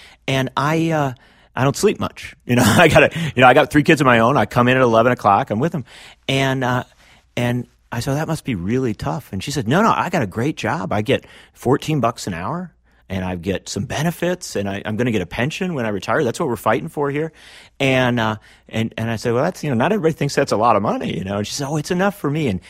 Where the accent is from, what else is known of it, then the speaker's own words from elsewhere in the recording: Union Grove, Wisconsin, United States; I went to my hometown of Union Grove, Wisconsin, down in southeastern part of the state